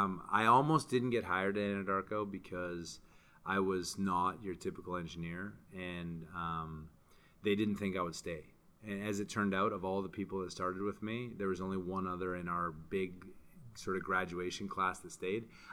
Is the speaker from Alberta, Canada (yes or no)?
yes; Calgary, Alberta, Canada; also born or lived in New York, United States; So I grew up, I was born in New York, I grew up in Calgary, so hence my dual citizenship.